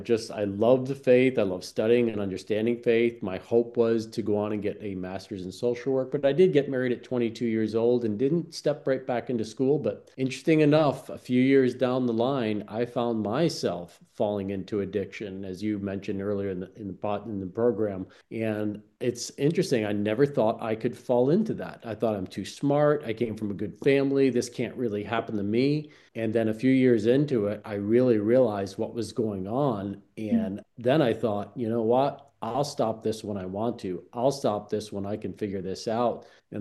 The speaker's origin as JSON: {"language": "English", "town": "Lake Placid", "region": "New York", "country": "United States", "tie": "born or raised there", "said": "I grew up near Lake Placid, New York, so not far from the Canadian border, and went to college in Albany, New York."}